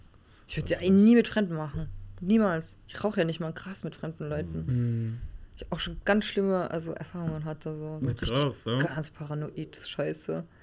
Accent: Austria; so alljährlichen Trip immer bei uns in Österreich am See

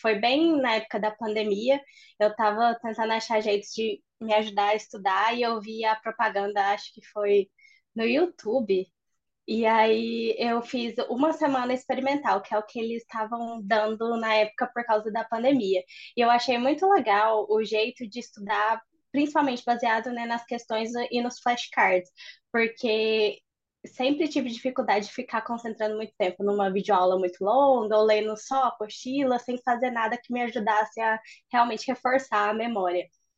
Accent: Goiânia, Goiás, Brazil; Eu sou daqui de Goiânia.

